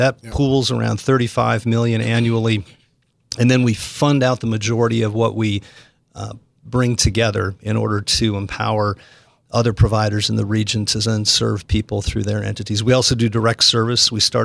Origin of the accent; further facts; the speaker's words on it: Minnesota, United States; moved away as an adult; now in Carmel Valley, United States; Well, I grew up in Lake Wobegon, Minnesota, so I'm native of Minnesota.